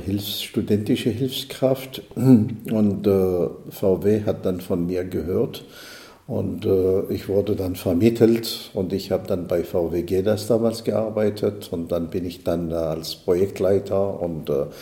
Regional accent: Algeria; German is a second language; Ich habe in Berlin studiert. Ich komme aus Algerien.

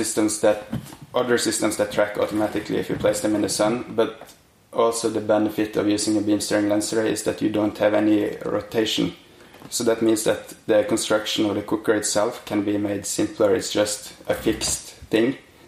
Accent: Norway; I come from Norway and I'm a PhD candidate at the Norwegian University of Science and Technology.

